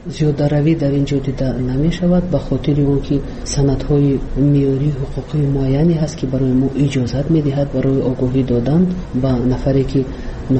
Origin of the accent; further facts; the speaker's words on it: Tajikistan; first language Tajik; این علاقه از نگاه قانونگذاری جمهوری تاجیکستان تحقیر نسبت به زبان من است، زبان مادری من است